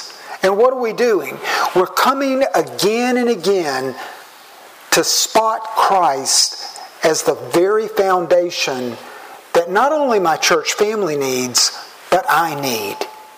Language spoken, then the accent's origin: English; United States; now I'm American and so I know that I don't do roundabouts as well as you do.